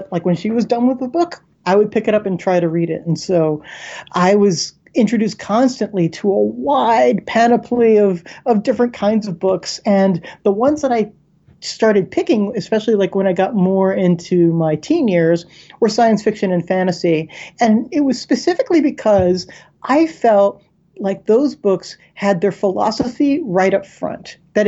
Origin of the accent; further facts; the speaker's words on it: Sarasota, Florida, United States; I guess like middle Florida. So okay. I grew up in Sarasota, Florida.